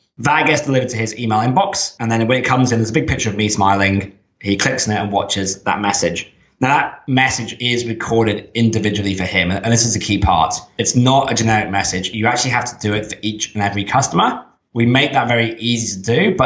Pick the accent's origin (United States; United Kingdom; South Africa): United Kingdom; England; now in Sydney, Australia; I'm actually English originally, but I, like many of the smart ones, left that place.